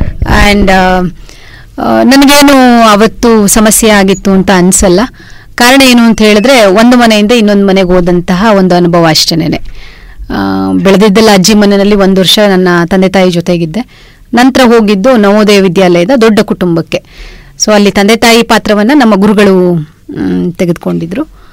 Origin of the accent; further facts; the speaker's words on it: Hunsur, Karnataka, India; also born or lived in Virajpet; ನನ್ನ ಸ್ವಂತ ಊರು ಹುಣಸೂರು ತಾಲೂಕು. ಏನಂತೇಳಿದ್ರೆ, ನಾನು ನನ್ನ ಮೂಲ ಪ್ರಾಥಮಿಕ ಶಿಕ್ಷಣ ಎಲ್ಲ ಆಗಿದ್ದು ವಿರಾಜಪೇಟೆ ತಾಲೂಕಿನಲ್ಲಿ, ಒಂದು ಚೆಂಬೆಬೆಳ್ಳೂರು ಮತ್ತು ದೇವಣಗೇರಿ